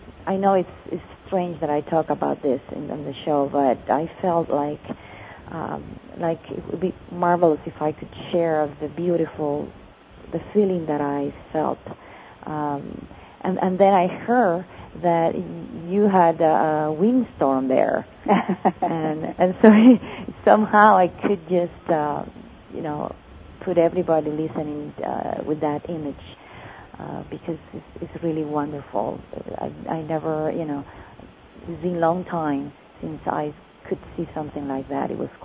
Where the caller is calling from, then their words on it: Barcelona, Catalonia, Spain; English is a second language; from Barcelona.